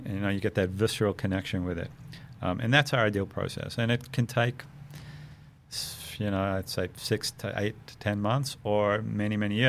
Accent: South Africa; growing up in South Africa

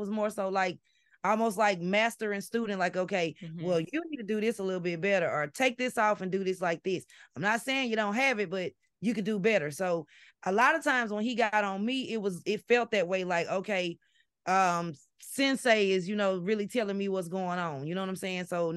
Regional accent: Mississippi, United States; I'm like, first of all, fucker, I'm from Mississippi. Nobody's really fusing Japanese and French cuisine around here.

